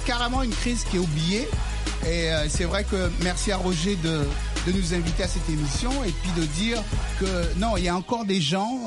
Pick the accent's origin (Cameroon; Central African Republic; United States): Central African Republic; Et je suis centrafricain.